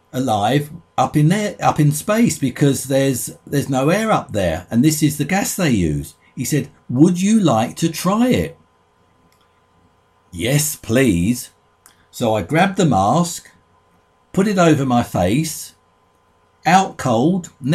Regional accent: London, United Kingdom; born there; I was born in London, and in those days, sugar was regarded as a treat.

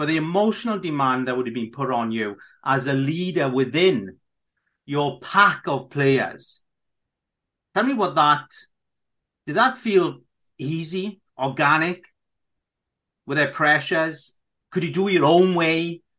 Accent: Wales, United Kingdom; I'm a Welsh guy, do you know what I mean?

